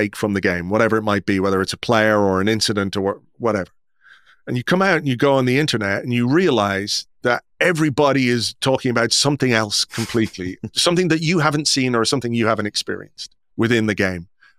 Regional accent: Yorkshire and the Humber, United Kingdom; also born or lived in Croydon; then we lived in this castle in Yorkshire, this hotel in Yorkshire, just outside Hull, actually, Humberside.

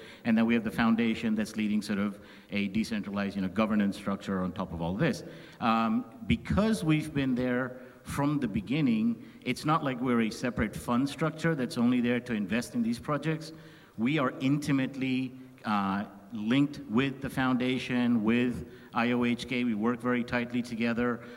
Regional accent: India; also born or lived in China / Japan; now in Singapore; spent 15 years in China, 4 in Japan, now based out of Singapore. I am from India.

